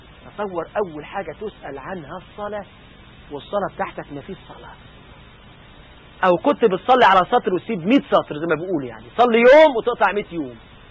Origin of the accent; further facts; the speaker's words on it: Upper Egypt, Egypt; في الصعيد عندنا في مصر مثلا في كده في أنساب عائلات ضخمة وكبيرة